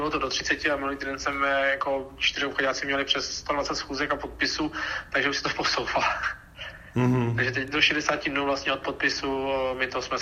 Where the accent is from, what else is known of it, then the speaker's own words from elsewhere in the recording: Říčany, Central Bohemian Region, Czechia; Já jsem z Říčan, takže já s tím nemám problém.